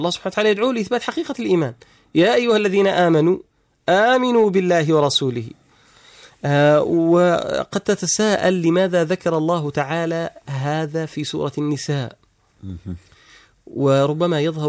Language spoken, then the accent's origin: Arabic; Yemen; عندنا في اليمن